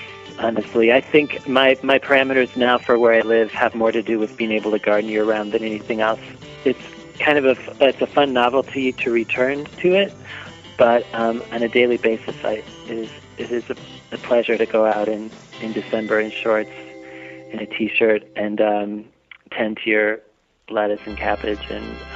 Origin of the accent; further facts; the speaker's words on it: Minneapolis, Minnesota, United States; My memories of growing up in Minneapolis are of a lot of snow, very cold.